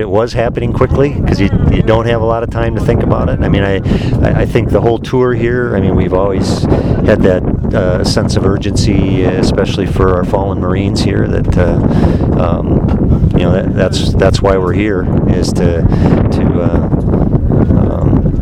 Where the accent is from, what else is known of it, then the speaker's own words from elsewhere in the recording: Wisconsin, United States; Yes, I'm actually from Wisconsin, but I deployed here with a platoon from Minnesota.